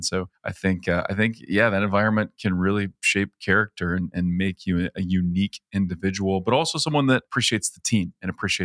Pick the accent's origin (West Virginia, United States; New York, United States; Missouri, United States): Missouri, United States; Springfield; And then you guys opened a store in my hometown, Springfield, Missouri.